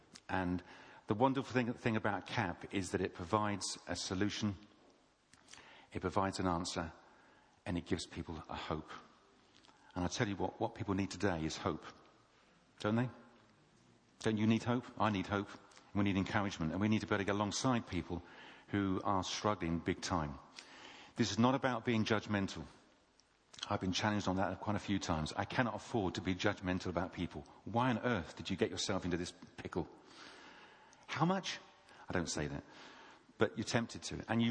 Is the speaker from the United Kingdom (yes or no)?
yes; Bath, South West England, United Kingdom; I come from Bath, which is almost as nice. You have the benefit of the sea, and we don't in Bath